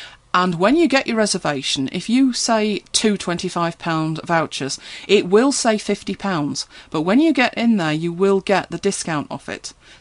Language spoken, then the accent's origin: English; United Kingdom; I know we're British, aren't we? We're terribly British